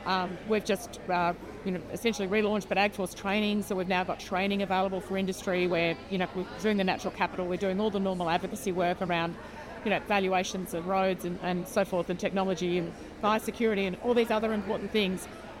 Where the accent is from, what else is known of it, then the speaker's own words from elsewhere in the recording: Australia; And that's something to be incredibly proud of as Australian farmers.